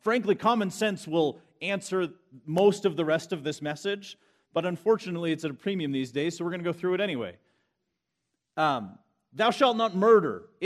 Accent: Canada; now in United States; I'm actually Canadian first, but I'm immigrated.

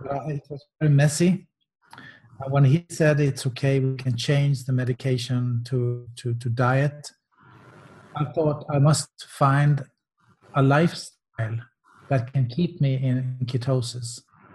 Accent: West Coast, Sweden; I come from the Swedish west coast, just below Gothenburg.

